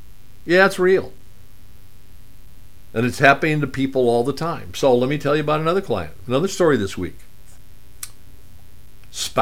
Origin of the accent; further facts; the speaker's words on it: Arizona, United States; when I was growing up in Arizona, every year there was some idiot bitten by, usually more than one idiot, bitten by a rattlesnake.